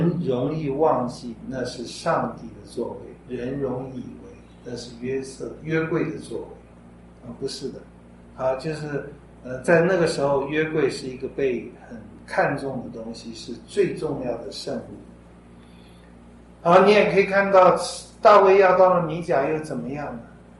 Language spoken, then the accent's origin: Chinese; Taiwan; 跟我们台湾人很像的。台湾人不有抬那个吗？